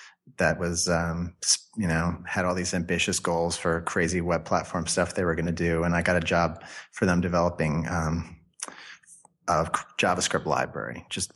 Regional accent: New Jersey, United States; I grew up in New Jersey. I was living in New Jersey with my parents basically.

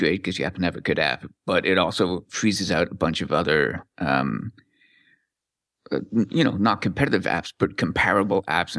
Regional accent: Canada; I said $6 because I'm Canadian, so you get Canada tax.

